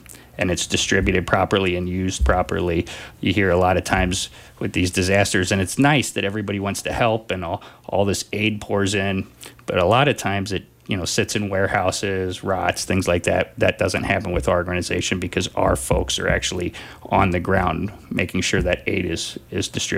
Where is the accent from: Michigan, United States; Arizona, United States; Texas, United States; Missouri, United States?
Missouri, United States; I grew up near St. Louis. The Mississippi River's been a big part of my life growing up